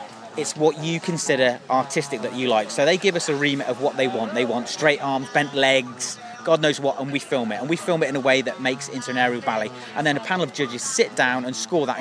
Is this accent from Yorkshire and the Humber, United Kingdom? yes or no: no; Milton Keynes, South East England, United Kingdom; I'm from Milton Keynes